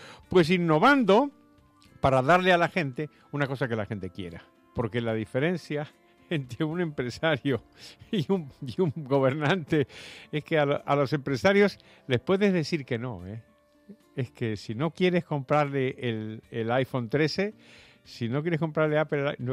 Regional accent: Argentina; a mí, como argentino, te imaginarás que este es un asunto que me resulta muy, muy sensible. Yo he tenido la oportunidad de vivir una hiperinflación a principios de los años 70. Tú no habías nacido, pero yo sí, y estaba viviendo en Buenos Aires

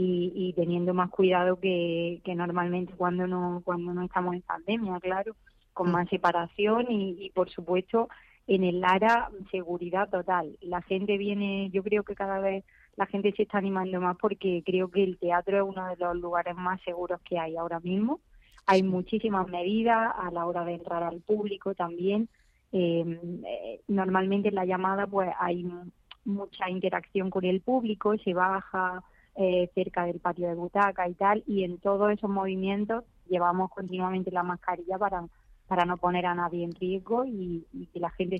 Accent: Andalusia, Spain; now in Madrid, Spain; Yo como soy andaluza y vivo en Madrid, pues tengo mi corazón dividido porque bueno, tengo familia en Andalucía

